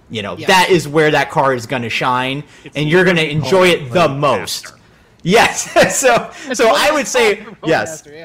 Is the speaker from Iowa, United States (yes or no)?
yes; Iowa, United States; I'm from Iowa, so I've driven from Iowa to LA and back probably something like eight or nine times